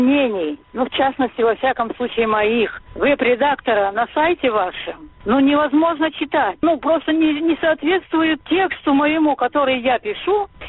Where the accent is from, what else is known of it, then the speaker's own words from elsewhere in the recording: Belarus; мы, белорусы